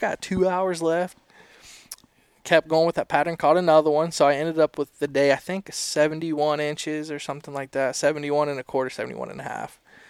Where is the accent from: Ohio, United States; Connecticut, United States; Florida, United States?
Ohio, United States; But I've never fished up Lake Erie, which is crazy because I'm from Ohio.